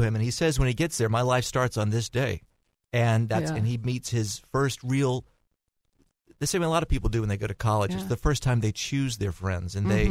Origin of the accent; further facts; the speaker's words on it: Nashville, Tennessee, United States; Well, it's completely fiction, but growing up in Nashville, I was certainly aware of Sewanee, and I used to visit it when I was in high school.